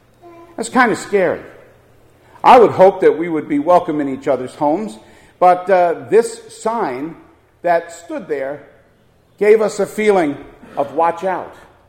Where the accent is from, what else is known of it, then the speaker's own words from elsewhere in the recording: Merrick, New York, United States; My hometown, memories, they come back to a place called Merrick on Long Island in New York.